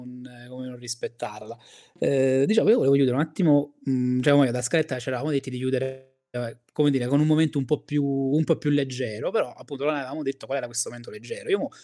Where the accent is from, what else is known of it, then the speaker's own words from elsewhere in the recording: Avellino, Campania, Italy; se parli con un bergamasco e tu gli dici sono di Avellino, ti guarda dicendo ma dove cazzo sta Avellino?